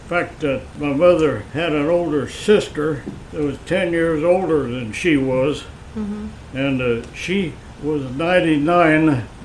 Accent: Cambridge City, Indiana, United States; I grew up in Cambridge City, Indiana, yeah.

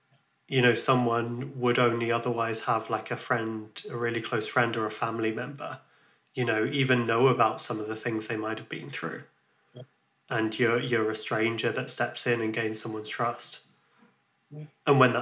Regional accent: Ireland; moved away; also born or lived in West Midlands, United Kingdom; as an Irish person that was living there, you know, I was proud to be part of that diversity.

